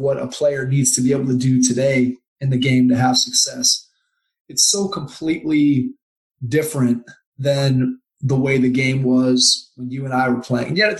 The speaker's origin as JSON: {"language": "English", "town": "Strongsville", "region": "Ohio", "country": "United States", "tie": "born or raised there", "said": "So I grew up in Cleveland, Ohio. So a suburb of Cleveland called Strongsville."}